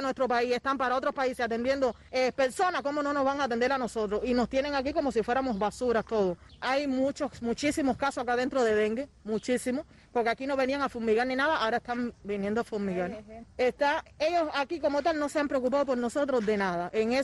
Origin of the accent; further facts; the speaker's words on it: Cuba; Somos cubanos